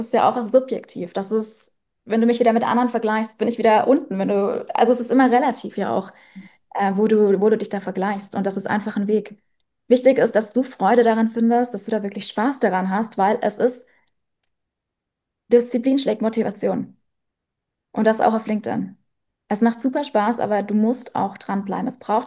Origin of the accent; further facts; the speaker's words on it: Germany; now in Vienna, Austria; Ich bin aus Deutschland, aber ich wohne inzwischen in Wien